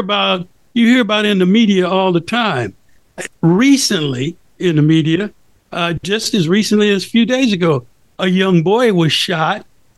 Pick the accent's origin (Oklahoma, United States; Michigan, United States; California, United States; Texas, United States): California, United States; Los Angeles; I remember growing up in South L.A., and, you know, I saw one of my teen friends get killed by the police.